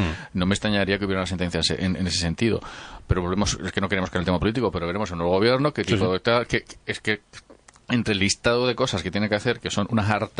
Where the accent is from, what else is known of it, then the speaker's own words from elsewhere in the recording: Spain; Pero egoístamente, como español, digamos, si fuera a mi grupo